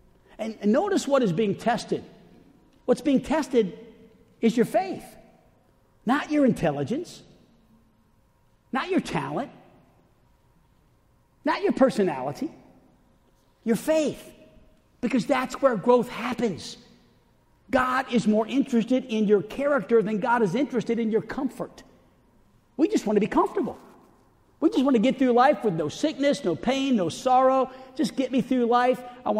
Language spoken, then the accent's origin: English; Arkansas, United States; "We're from Arkansas."